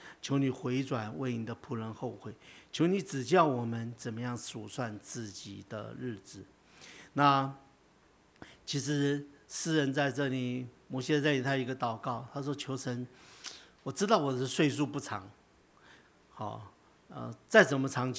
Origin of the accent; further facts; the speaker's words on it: Taiwan; 我虽然住在台北，我是台湾人